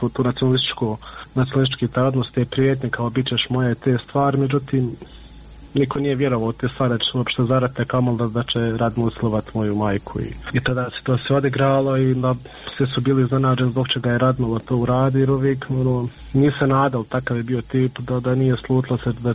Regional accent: Miljevina, Republika Srpska, Bosnia & Herzegovina; mi smo svi gore iz Miljevine

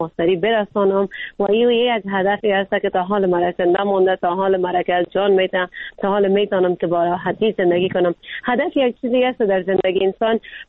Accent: Afghanistan; ما خود ما افغان هستیم

